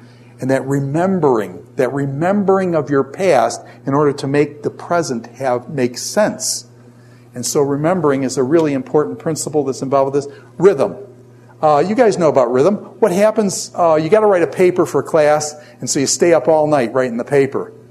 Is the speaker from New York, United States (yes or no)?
yes; New York, United States; I grew up in New York. And in New York, they have potholes that are so big they will like eat your car.